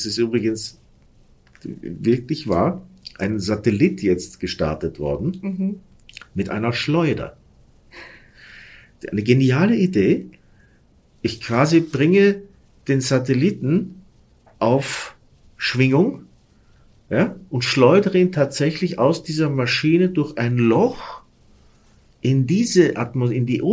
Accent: Burgenland, Austria; Ich würde als Burgenländer Panik schieben, wenn ich weiß, dass der Neusiedlersee quasi die Uferlinie um 6 Meter zurückgegangen ist.

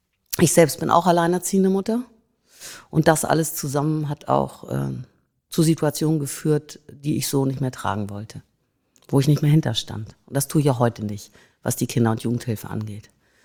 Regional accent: Hamburg, Germany; Ich bin Hamburgerin, ne? Und ansonsten bin ich auf alle Fälle Europäerin.

